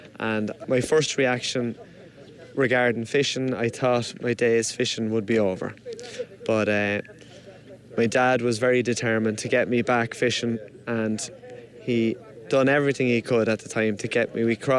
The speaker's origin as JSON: {"language": "English", "region": "Kildare", "country": "Ireland", "said": "I'm from Kildare."}